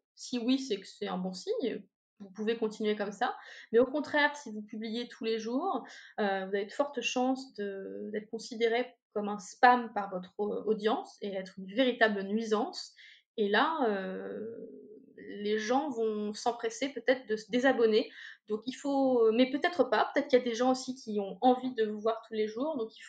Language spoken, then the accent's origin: French; Normandy, France; je suis normande